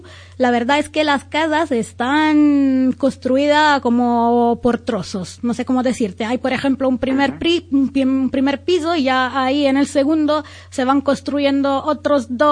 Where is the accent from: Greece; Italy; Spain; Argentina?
Italy; En ese caso es música italiana, porque, como sabes, soy italiana.